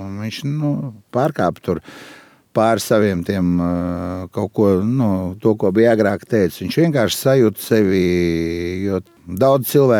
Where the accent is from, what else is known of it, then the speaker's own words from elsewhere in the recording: Riga, Latvia; also born or lived in Valka / Ērģeme; pēc tam 4. Klasē mamma pārvācās nu, uz Rīgu dzīvot, un dzīvojām mēs Vārnielas Republikā, Laukielā